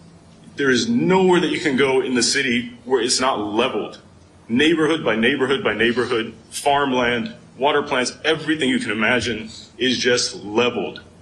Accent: United States; And as an American, I was ashamed.

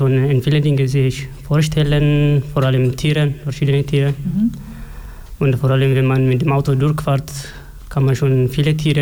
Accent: Robe, Oromia, Ethiopia; ich bin in der Stadt geboren und dorthin aufgewachsen. Den heißt Balerobe. Mhm. Aber ich bin etwa 17 Kilometer entfernt von Balerobe.

